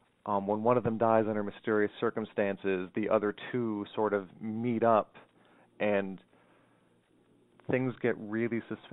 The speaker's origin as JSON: {"language": "English", "region": "Pennsylvania", "country": "United States", "said": "It's the tiniest county in the state, Montour County."}